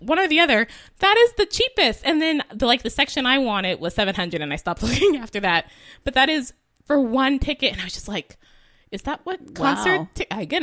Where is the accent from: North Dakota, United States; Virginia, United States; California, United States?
California, United States; granted, I'm from California, so my, you know, geography of the East Coast is somewhat limited